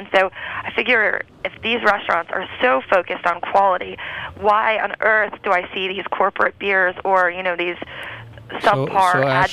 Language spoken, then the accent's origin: English; New York, United States; now in Napa, United States; I happen to live in Napa, which I'm from New York originally, so I definitely love New York City.